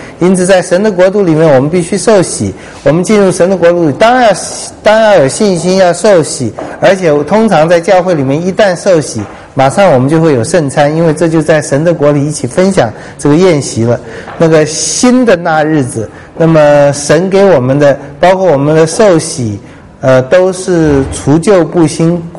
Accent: China; 我常常觉得很稀奇，我们中国人在盖印的时候，那个印泥为什么是红色的？

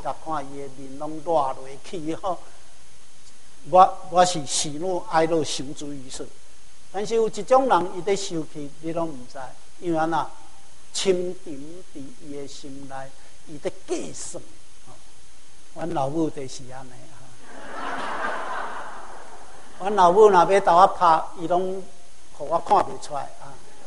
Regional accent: Taiwan; 我们台湾人

